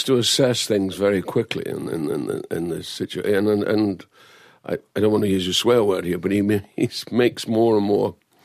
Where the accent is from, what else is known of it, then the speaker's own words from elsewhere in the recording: Dundee, Scotland, United Kingdom; Yes, Dundee, Scotland. And I said, but that's where I'm born. You know, that's my hometown.